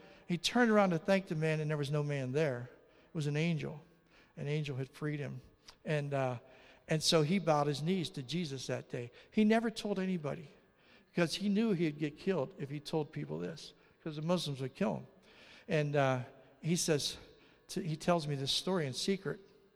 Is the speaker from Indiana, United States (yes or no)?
no; Pennsylvania, United States; I'm from Western Pennsylvania, man. We don't have codes in Western Pennsylvania. I come from like the bush, you know, like out in the woods, you know.